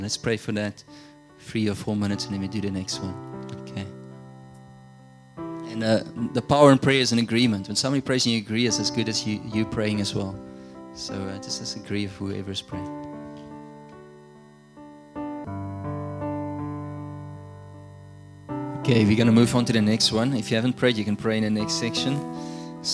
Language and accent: English; Namibia; My home country, Namibia, also got churches